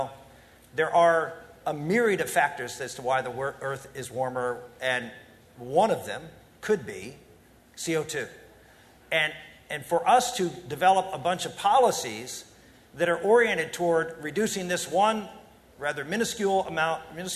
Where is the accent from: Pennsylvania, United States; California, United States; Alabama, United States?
Pennsylvania, United States; I grew up in western Pennsylvania, and you see pictures of my hometown and Pittsburgh, which was near my hometown